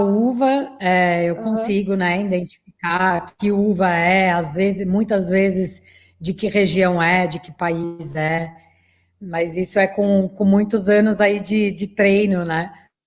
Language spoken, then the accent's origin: Portuguese; Dois Córregos, São Paulo, Brazil; now in São Paulo, Brazil; eu sou do interior de Dois Córregos, de São Paulo, sou de Dois Córregos. E então aqui em São Paulo vou completar 16 anos esse ano.